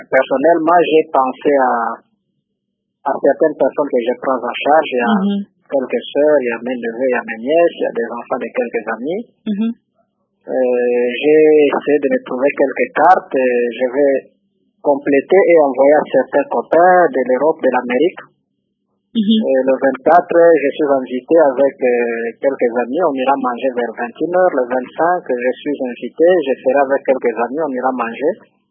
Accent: DR Congo; moved away; Oui, nous sommes des Congolais. Quand bien même nous sommes ici, nous sommes en train aussi de penser à tout ce qui se passe là au Congo.

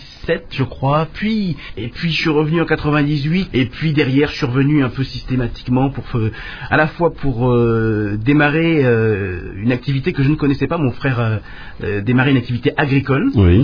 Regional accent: France; moved away as an adult; Moi, il se trouve que je suis né en France, donc j'ai grandi là-bas.

